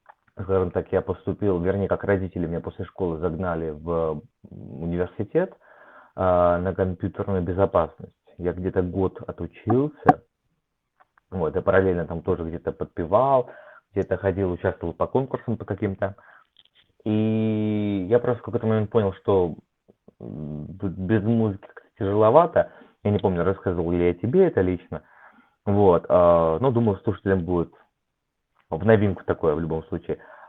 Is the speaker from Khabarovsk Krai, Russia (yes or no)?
no; Kaliningrad, Kaliningrad Oblast, Russia; also born or lived in Blagoveshchensk / Kamchatka; Далее мы какое-то время жили на Камчатке. Вот. Ну, мы уже с Камчатки переехали в Калининград, собственно говоря. Вот, так что Калининград для меня родной город, но родился я не там.